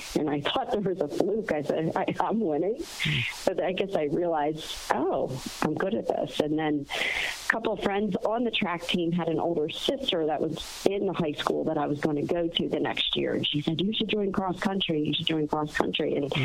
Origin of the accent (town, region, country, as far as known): Philadelphia, Pennsylvania, United States; born or raised there